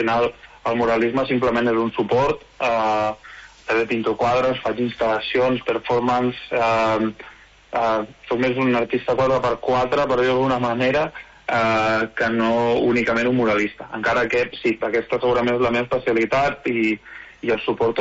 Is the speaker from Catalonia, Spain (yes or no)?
yes; Catalonia, Spain; jo al final soc de l'Empordà endins, soc de Secano, que en diríem, però tots els empordanesos tenim un peu al Mediterrani